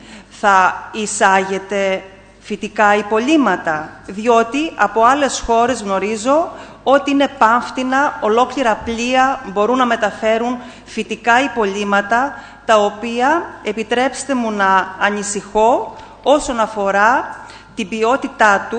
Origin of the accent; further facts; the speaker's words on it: Zakros, Crete, Greece; τα οποία είναι πολύτιμα για τα πρόβατα και τα κατσίκια στη Ζάκρο, στο χωριό μου